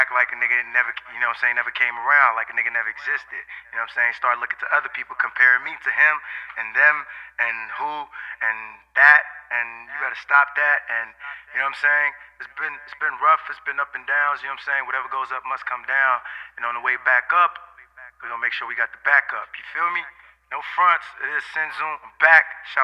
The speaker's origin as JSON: {"language": "English", "country": "Nigeria", "lives_now": "Inglewood, United States", "said": "California, started rapping in 05 out there in the streets of Inglewood. You feel me? Came out here being a Nigerian, tried to rap Nigerian hip-hop, be the African ambassador of Nigerian hip-hop music."}